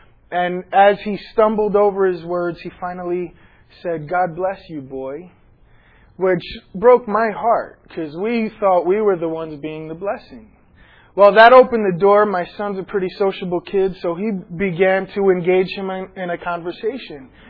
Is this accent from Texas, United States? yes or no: no; New York City, New York, United States; I'm from New York City. We've got an amazing Chinatown in Manhattan, another one in Brooklyn.